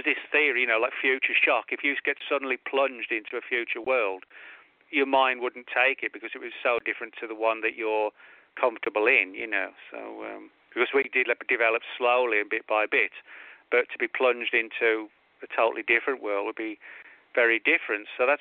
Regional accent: England, United Kingdom; Like you said, you know, I'm from England.

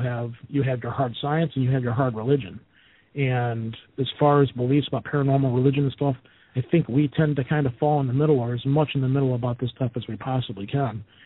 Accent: Michigan, United States; I'm from Michigan. We call it pop up here. We don't call it soda.

